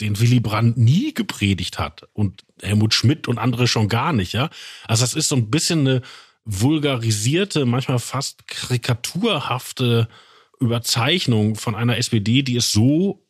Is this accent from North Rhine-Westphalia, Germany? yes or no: yes; Wanne-Eickel, North Rhine-Westphalia, Germany; Ich meine, ich komme ja daher, aus Wanne-Eickel. In dem Wahlkreis, wo ich Kind war, in 80er Jahren